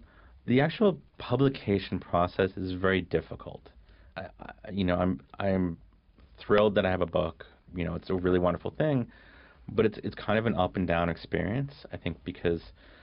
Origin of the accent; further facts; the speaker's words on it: Canada; And some of that is, you know, I grew up in Canada, so those are Canadian authors.